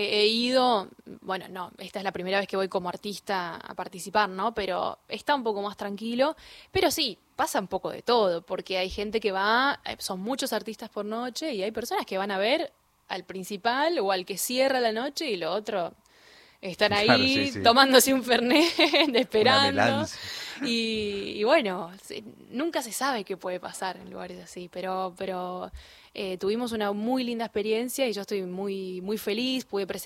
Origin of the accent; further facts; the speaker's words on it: Rafaela, Santa Fe, Argentina; also born or lived in Córdoba / Rosario; los primeros años de mi vida los pasé en Córdoba, después en Rafaela, en mi ciudad natal, después me fui a estudiar a Rosario, y después me vine acá